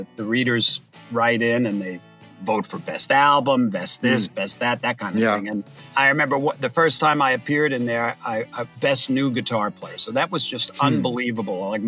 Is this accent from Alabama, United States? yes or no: no; New York, United States; moved away as an adult; Well, I was 20. That was 41 years ago. And I love New York, but California, I came for the work.